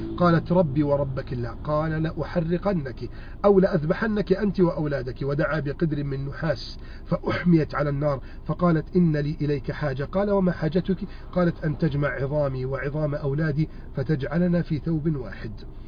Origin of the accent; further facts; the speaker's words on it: Egypt; بلدنا مصر